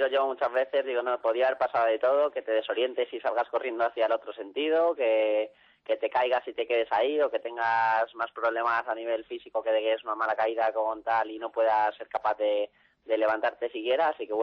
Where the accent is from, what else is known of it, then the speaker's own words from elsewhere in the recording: Rivas-Vaciamadrid, Community of Madrid, Spain; Yo soy aquí de Rivas